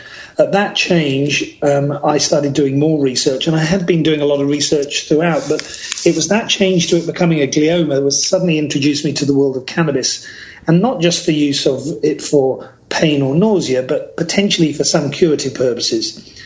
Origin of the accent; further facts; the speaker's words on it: United Kingdom; born and raised in the United Kingdom with a father and grandfather who were both horticulturists, grew up living on a nursery